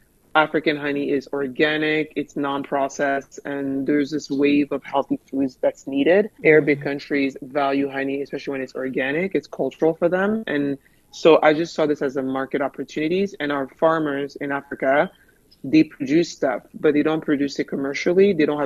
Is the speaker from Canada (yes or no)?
yes; Canada; also born or lived in Democratic Republic of the Congo / San Diego, United States; So I'm native born in DRC, which is where I am right now. I'm actually my childhood home where I was born. Now I'm 34 and I was raised in Canada. I immigrated to Canada super young.